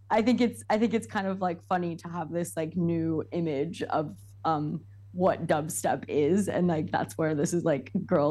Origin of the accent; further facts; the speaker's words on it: California, United States; I'm from California